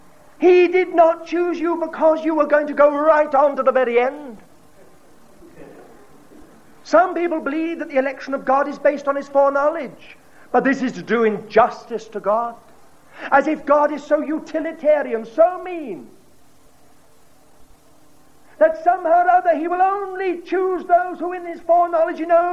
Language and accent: English; United Kingdom; I try not to be rude because I was brought up in Britain